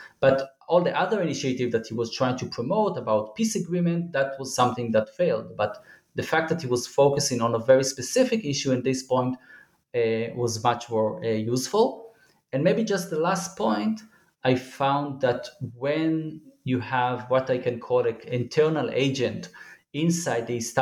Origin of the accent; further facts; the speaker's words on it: Jerusalem, Jerusalem District, Israel; I was born and raised in Jerusalem and I'm still working and teaching in Jerusalem.